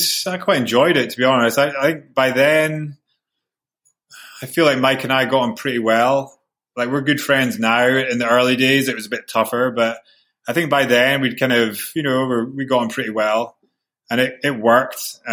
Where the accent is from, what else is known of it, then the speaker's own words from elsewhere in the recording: Aberdeen, Scotland, United Kingdom; growing up in Aberdeen